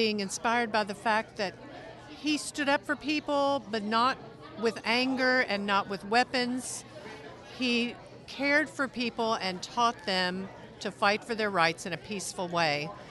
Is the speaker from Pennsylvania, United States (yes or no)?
no; Henderson, Kentucky, United States; I'm from Henderson, Kentucky.